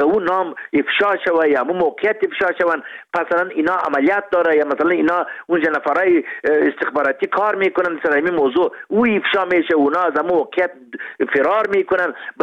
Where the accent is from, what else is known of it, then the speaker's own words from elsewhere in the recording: Kandahar, Afghanistan; ما از خودم از قندهار هستیم، 14 سالم وکیل پارلمانش بودم، نمایندیش بودم.